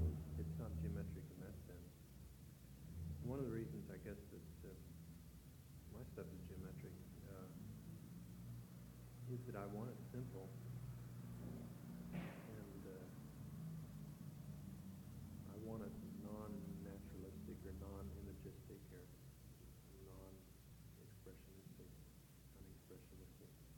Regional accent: Missouri, United States; born there; also born or lived in Middle West; I was born in Missouri and lived around the Middle West and moved to Philadelphia during World War II.

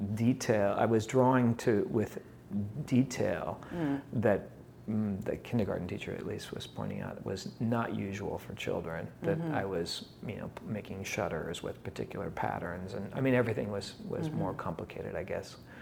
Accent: Spokane, Washington, United States; born there; I was born in Spokane, Washington, October 16th, 1957.

